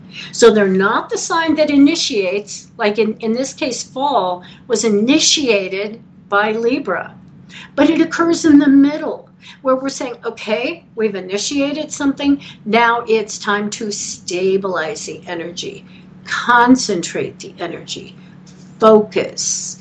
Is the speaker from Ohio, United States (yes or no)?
no; Denver, Colorado, United States; because I was from Denver, but I'd been gone for 5 years.